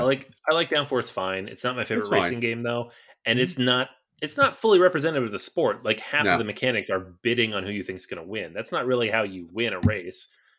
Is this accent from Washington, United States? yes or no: yes; Seattle, Washington, United States; I grew up in Seattle. I'm still a Mariners fan, which shows you how big of a baseball fan I am.